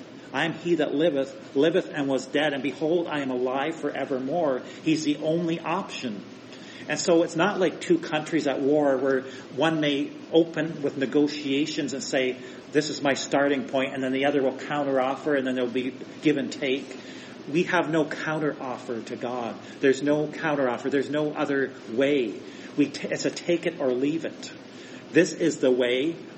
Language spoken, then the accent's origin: English; Ontario, Canada; I live in Eastern Ontario, but I grew up in Southern Ontario